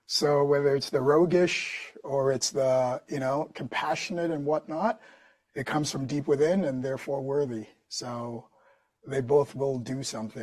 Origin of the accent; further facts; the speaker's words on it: New York City, New York, United States; working and growing up in New York City and studying, you know, acting and whatnot.